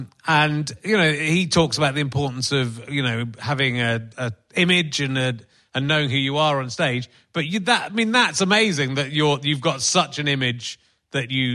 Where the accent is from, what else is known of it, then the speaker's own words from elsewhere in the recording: North East England, United Kingdom; we come from the Northeast